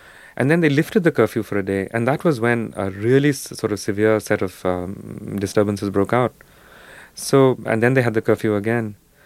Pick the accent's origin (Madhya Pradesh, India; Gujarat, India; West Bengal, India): West Bengal, India; Calcutta; In my hometown, Calcutta, which is where I live, really.